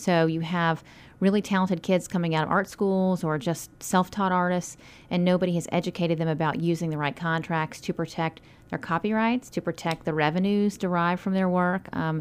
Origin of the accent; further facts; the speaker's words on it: Atlanta, Georgia, United States; Well, I'm from Atlanta.